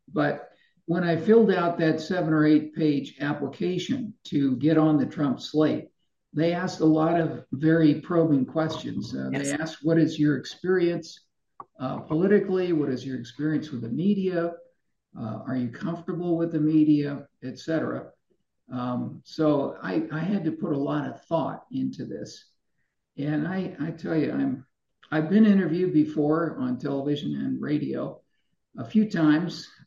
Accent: Ireland; also born or lived in Germany; I grew up in Ireland and Germany. My mother grew up in Finland.

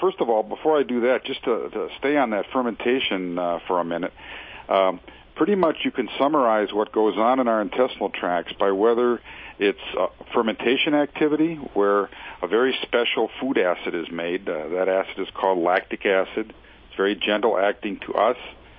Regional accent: Milwaukee, Wisconsin, United States; there was a little laboratory not far from where I grew up in Milwaukee, Wisconsin, that made cheese bacteria and yogurt bacteria

